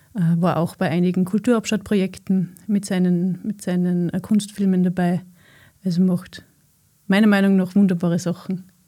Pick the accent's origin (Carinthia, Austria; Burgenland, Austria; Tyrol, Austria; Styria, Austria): Styria, Austria; Aussee; Wir sind beide in Aussee aufgewachsen.